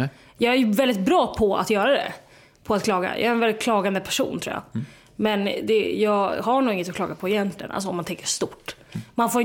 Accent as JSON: {"language": "Swedish", "town": "Västerås", "region": "Västmanland County", "country": "Sweden", "said": "i Västerås, där jag är ifrån"}